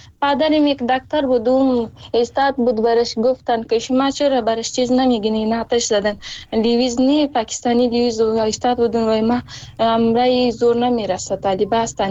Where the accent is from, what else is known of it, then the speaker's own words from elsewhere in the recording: Afghanistan; Persian is a second language; ما از افغانستان هستیم، همین جا مجر شدیم